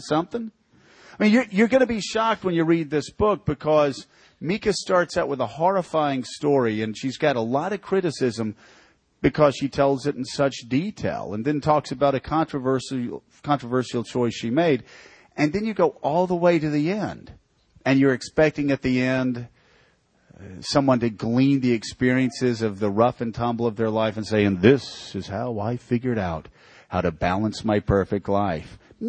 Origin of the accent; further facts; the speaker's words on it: Florida, United States; They knew I was from Florida, that I couldn't stand it.